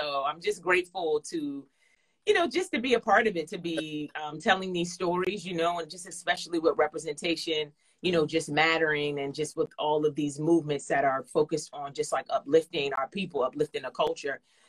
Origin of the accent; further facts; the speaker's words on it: Philadelphia, Pennsylvania, United States; I grew up in Philly. I know the hood.